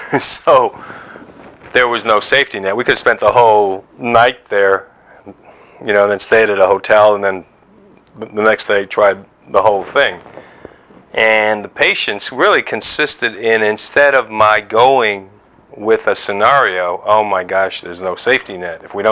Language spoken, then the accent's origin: English; New York, United States; And this little voice inside will go, yeah, but I'm a New Yorker.